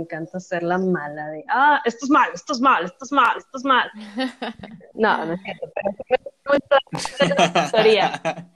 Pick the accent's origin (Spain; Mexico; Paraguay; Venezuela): Mexico; northern Mexico; ni se notó que somos norteñas